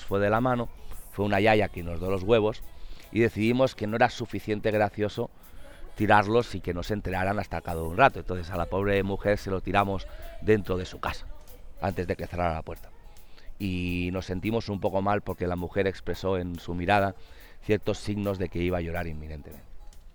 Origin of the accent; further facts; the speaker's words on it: Barcelona, Catalonia, Spain; born there; Yo nací en Barcelona, en el Hospital San Pau.